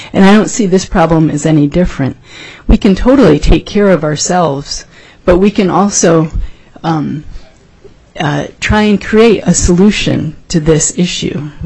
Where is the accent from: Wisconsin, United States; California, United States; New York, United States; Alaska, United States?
Alaska, United States; Palmer; I am from Palmer, Alaska, and I'm unaffiliated.